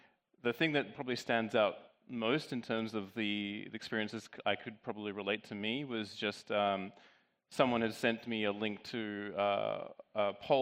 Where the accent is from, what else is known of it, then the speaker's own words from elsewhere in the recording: Australia; something that I hold quite dear to me being Australian.